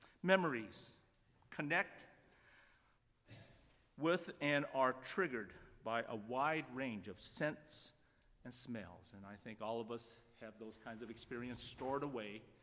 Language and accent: English; Los Angeles, California, United States; growing up in Los Angeles, I remember smoggy days, which resulted in polluted air, awful odor, and blocked the view of the mountains near our home.